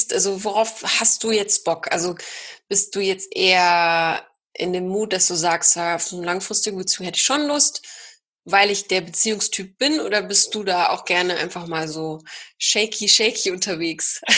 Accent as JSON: {"language": "German", "region": "North Rhine-Westphalia", "country": "Germany", "said": "Ich komme ja eigentlich aus NRW"}